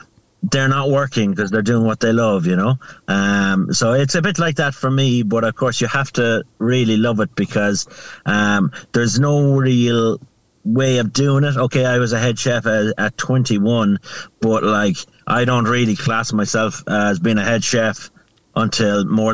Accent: Connacht, Ireland; when I was growing up, everybody had ridges

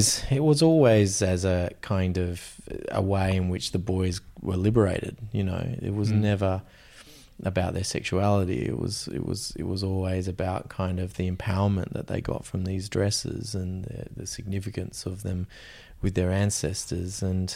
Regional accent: Australia; like, as an Australian male, we do love getting in a dress, you know.

